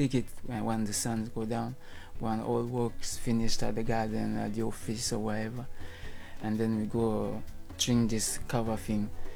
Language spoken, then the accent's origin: English; Vanuatu; We're from Vanuatu, but we bloodline cross over there.